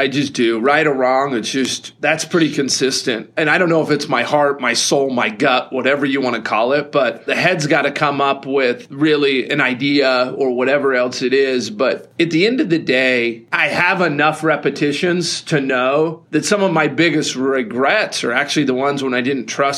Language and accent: English; Provo, Utah, United States; And I'm this kid from Provo, Utah that flew out.